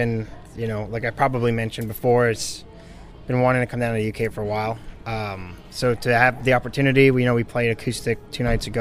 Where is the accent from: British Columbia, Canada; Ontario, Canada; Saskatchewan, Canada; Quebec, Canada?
Quebec, Canada; Montreal; now in Nashville, United States; I'm Canadian, born and raised in Montreal, Quebec, but moved to Nashville in end of 2018